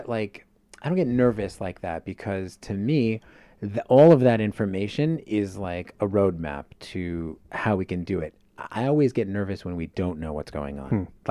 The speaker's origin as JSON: {"language": "English", "town": "Los Angeles", "region": "California", "country": "United States", "tie": "born or raised there", "said": "I grew up in the Valley. So like I always had that, you know, chip on my shoulder. I always loved small communities."}